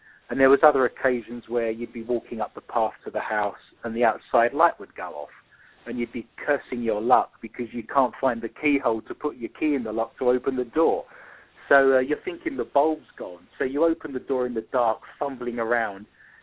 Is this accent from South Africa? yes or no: no; London, United Kingdom; accent: East London; I've got an East London accent. If anyone was listening from London, they'd know instantly I came from the East End of London just by my accent, which is slightly different to the South of London or to the West of London